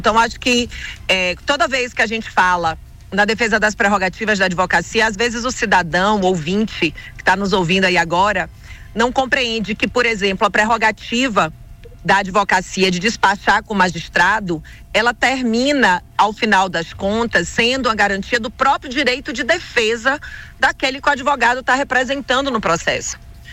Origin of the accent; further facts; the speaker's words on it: Itapetinga, Bahia, Brazil; Eu sou de Tapetinga